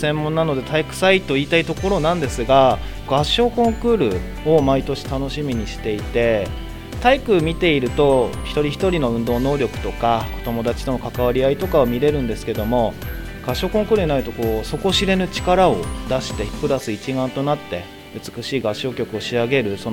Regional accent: Iwate, Japan; moved away as an adult; now in Akita, Japan; 大学時代に秋田に来ましたので今年で11年目になりますね。

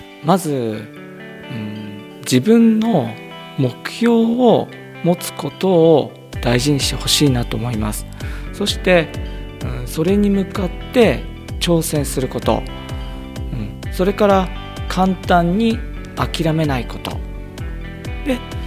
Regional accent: Yokote, Akita, Japan; 出身は横手市の栄地区です。

